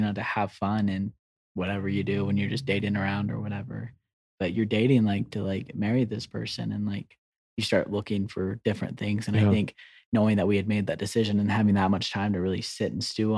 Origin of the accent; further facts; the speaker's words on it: Texas, United States; I feel like this is just something I saw in Provo, and I'm from Texas, so it was kind of foreign to me.